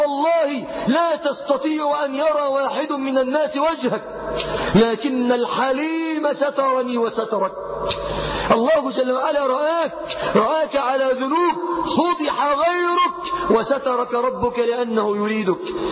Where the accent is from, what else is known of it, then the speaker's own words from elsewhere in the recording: Mansoura, Dakahlia, Egypt; احنا عندنا في المنصورة